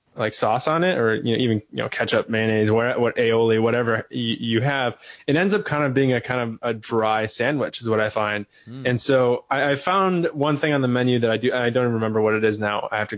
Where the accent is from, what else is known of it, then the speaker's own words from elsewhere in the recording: Michigan, United States; now in Pittsburgh, United States; And I come from Michigan, and in the middle of Michigan, which really is college sports country.